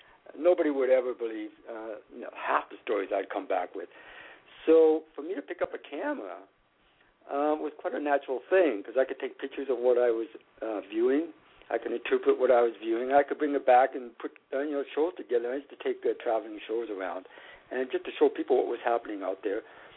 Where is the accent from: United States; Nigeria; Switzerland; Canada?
Canada; born there; I was born in Canada myself.